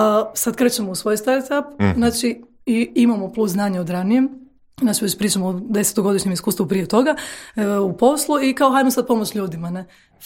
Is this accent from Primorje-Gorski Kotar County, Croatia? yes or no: yes; Rijeka, Primorje-Gorski Kotar County, Croatia; Da, inače ja sam Riječanka, ne, pa ovaj, okay, kao pa se i osjećam tako